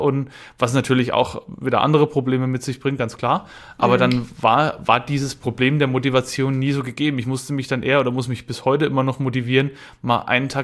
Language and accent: German; Bavaria, Germany; Aguzzi, sagt man bei uns in Franken.